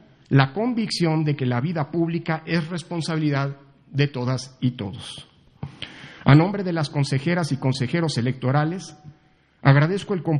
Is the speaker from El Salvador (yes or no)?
no; Mexico; Como mexicanas y mexicanos, todas y todos